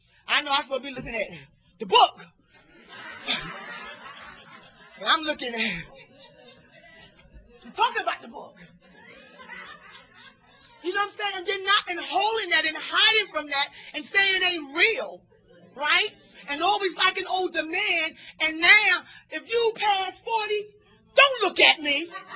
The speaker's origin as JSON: {"language": "English", "town": "Brooklyn", "region": "New York", "country": "United States", "said": "And I came from Brooklyn, hustler, thought I had, you know, even I was at my bottom"}